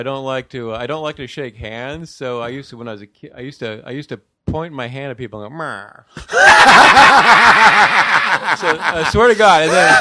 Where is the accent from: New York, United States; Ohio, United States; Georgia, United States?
Ohio, United States; Cincinnati; I'm from Ohio.